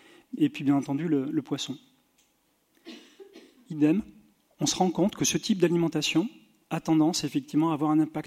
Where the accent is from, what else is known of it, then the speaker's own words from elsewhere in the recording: Bordeaux, Nouvelle-Aquitaine, France; now in Marseille, France; on est à Marseille, moi je suis de Bordeaux